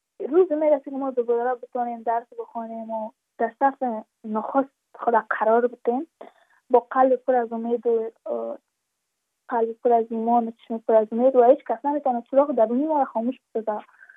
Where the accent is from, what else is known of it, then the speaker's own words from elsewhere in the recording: Badakhshan, Afghanistan; چون ما از بدخشان هستیم، یعنی منطقای دور دستش